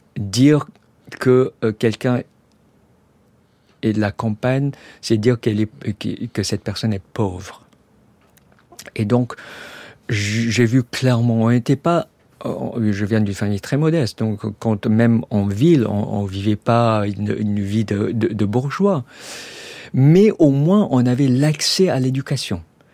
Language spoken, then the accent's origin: French; Kuala Lumpur, Federal Territory of Kuala Lumpur, Malaysia; J'ai grandi en partie à Kuala Lumpur, c'est là où j'allais à l'école, c'est une grande ville. Mais pendant toutes les vacances scolaires, j'étais chez ma grand-mère, mes grands-parents à la campagne.